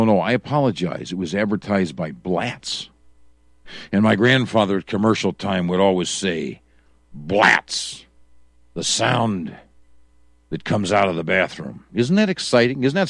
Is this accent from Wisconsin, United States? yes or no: yes; Wisconsin, United States; I remember growing up in Wisconsin, and we would watch the Wednesday night and Friday night fights, the boxing matches on WTMJ, which was, I think, like Milwaukee Journal Television up in Wisconsin.